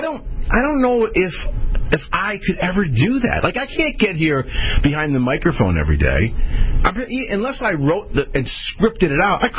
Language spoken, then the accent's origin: English; Connecticut, United States; In fact, it's happened here in my home state of Connecticut a couple of different times in governor races and Senate races